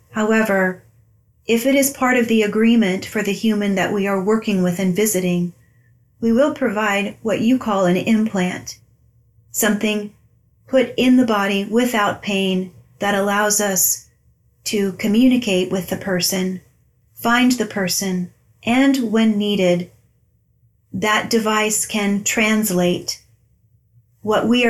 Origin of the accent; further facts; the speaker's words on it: Albia, Iowa, United States; So throughout my, I think, 20 years I grew up in Albia